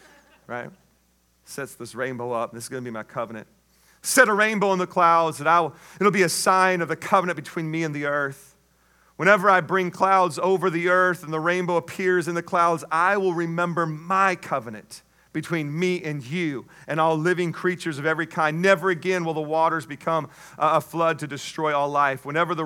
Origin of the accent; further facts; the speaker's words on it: Washington, United States; Now, we don't know a whole lot about that living in Southern California, but I grew up in Washington State.